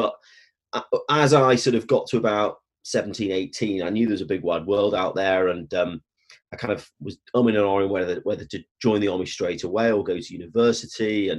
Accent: Stoke-on-Trent, West Midlands, United Kingdom; I grew up in Stoke-on-Trent in the early 80s. Both my parents are teachers.

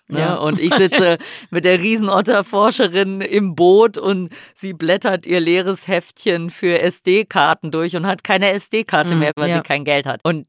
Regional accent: Switzerland; ich komme aus der Schweiz

